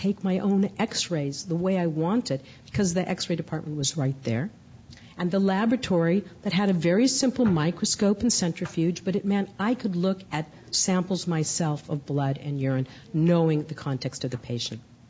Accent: California, United States; born there; I'm a Californian by birth, and my family has been in San Francisco since before the Gold Rush.

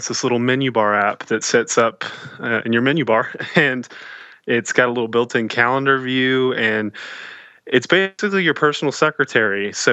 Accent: Kentucky, United States; At KFC, because I'm from Kentucky.

